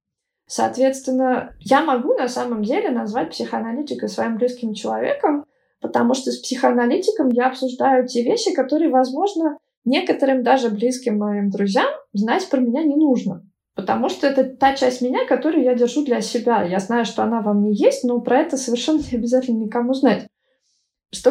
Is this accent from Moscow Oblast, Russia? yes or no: no; Tula, Tula Oblast, Russia; Я не бежала из Тулы, я скорее просто ехала туда, где мне будет неплохо, и мне было интересно познать мир.